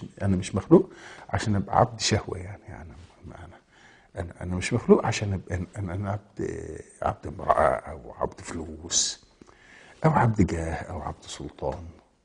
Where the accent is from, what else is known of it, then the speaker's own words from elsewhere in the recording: Egypt; في الشعب المصري ككل، او فينا كمصريين كلنا